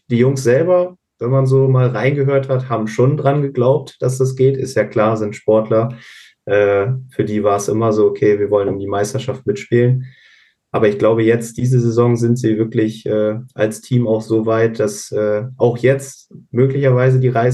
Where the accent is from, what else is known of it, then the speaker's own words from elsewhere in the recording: Bremerhaven, Bremen, Germany; ich bin gebürtiger Bremerhavener, dementsprechend schon immer auch natürlich irgendwo Fan der Fischtown Penguins, schon als kleiner Junge da gewesen.